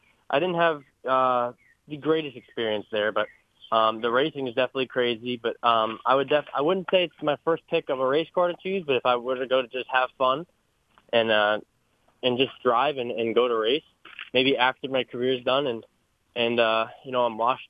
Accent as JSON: {"language": "English", "region": "New Jersey", "country": "United States", "tie": "born or raised there", "said": "I grew up in New Jersey, so I'm a couple hour drive away, but nothing else is closer."}